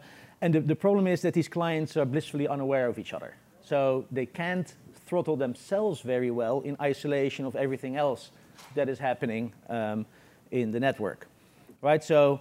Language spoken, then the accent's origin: English; Netherlands; I'm originally from Holland.